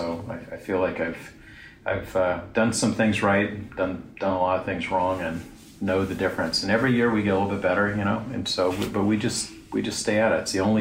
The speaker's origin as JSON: {"language": "English", "town": "Los Angeles", "region": "California", "country": "United States", "said": "I'm from Los Angeles, Southern California."}